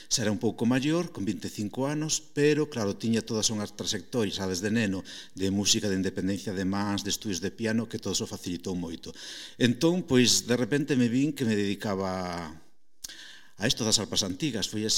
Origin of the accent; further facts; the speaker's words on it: Santiago de Compostela, Galicia, Spain; porque son de aquí, son de Santiago, de toda a vida